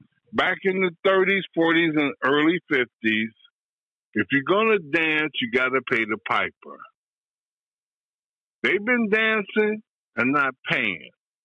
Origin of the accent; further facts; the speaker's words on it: United States; I'm calling in because I am an American. This is the only country I can live in.